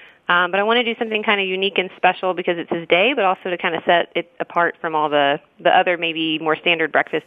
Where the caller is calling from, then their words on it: Austin, Texas, United States; I'm calling from Austin, Texas.